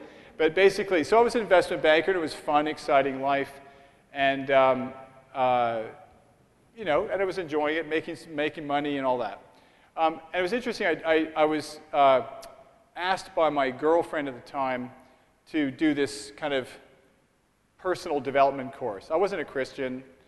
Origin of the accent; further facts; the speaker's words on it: Canada; moved away as an adult; I'm Canadian originally, then I studied in the UK.